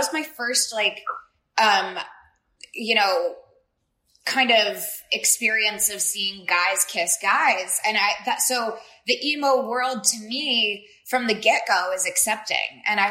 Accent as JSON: {"language": "English", "town": "Dallas", "region": "Texas", "country": "United States", "tie": "born or raised there", "said": "growing up in Dallas, Texas, as a bisexual, artistic, like creative mind, I never felt like I fit in the South"}